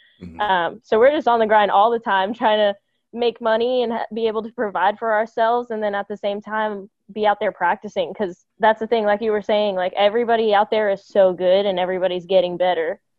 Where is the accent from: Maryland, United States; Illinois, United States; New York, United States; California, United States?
New York, United States; Bronx; if we want to jump all the way back to where I started playing golf, I grew up in the Bronx.